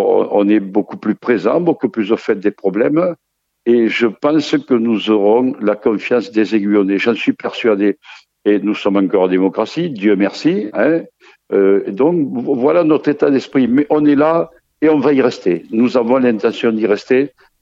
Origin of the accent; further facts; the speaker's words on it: Guyans, Bourgogne-Franche-Comté, France; je suis né à Guyans, moi. Je suis un fils d'immigré italien, mais né, je vis dans la maison que j'habite aujourd'hui.